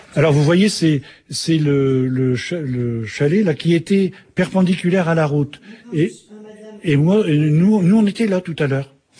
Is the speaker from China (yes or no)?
no; France; born there; je suis né en France mais d'une mère polonaise.